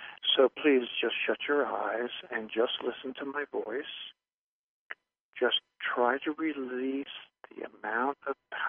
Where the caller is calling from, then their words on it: Rochester, New York, United States; We're calling from Rochester, New York.